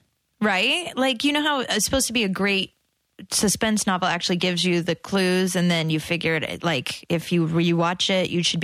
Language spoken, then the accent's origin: English; Illinois, United States; I'm from Illinois. I've never seen a person dressed like that in my life.